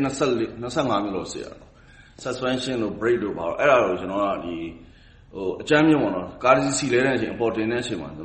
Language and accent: Burmese; Mandalay, Mandalay Region, Myanmar; also born or lived in Yangon; ကျွန်တော်ဟိုရန်ကုန်မှာမွေးတယ်မန္တလေးမှာကြည်တယ်